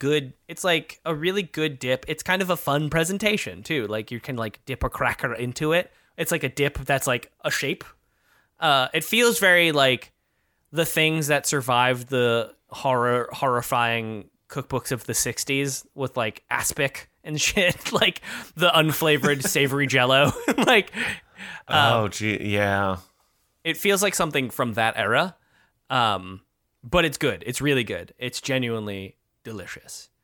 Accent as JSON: {"language": "English", "region": "Massachusetts", "country": "United States", "tie": "born or raised there", "said": "I grew up in Massachusetts."}